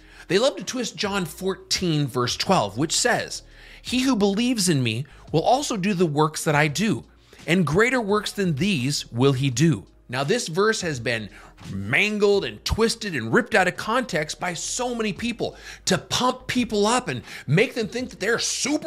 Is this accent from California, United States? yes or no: no; Washington, United States; there's a false teacher from my home state of Washington.